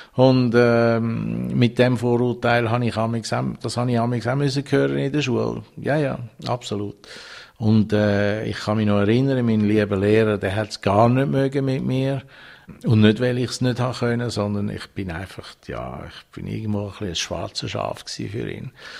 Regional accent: Zurich, Switzerland; Ich wäre fast wie kein normales Kind aufgewachsen in Zürich

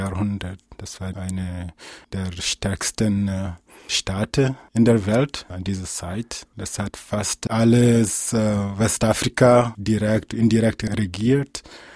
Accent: Bagundié, Gao Region, Mali; also born or lived in Gao; Und ich bin in Bagundié geboren und aufgewachsen. Das ist ungefähr 7 Kilometer von der Regionalhauptstadt Gao entfernt.

